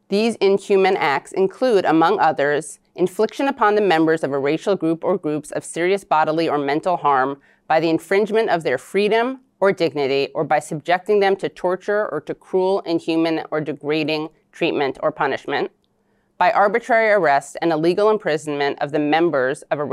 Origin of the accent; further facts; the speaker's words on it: New York City, New York, United States; born there; I was born in New York City. My great-grandparents and the family before them were from Eastern Europe.